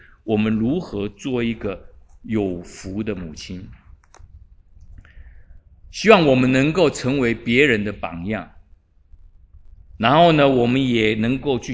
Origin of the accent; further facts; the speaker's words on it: China; 我们在这边没有一个是犹太人，我们都是中国人，没有一个犹太人，我们每一个都是外邦人。